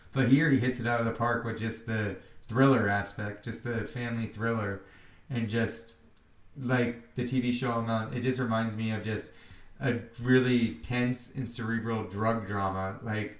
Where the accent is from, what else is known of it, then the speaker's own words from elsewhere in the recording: California, United States; and I was raised in the South Bay, and my family, I'm a huge Deadhead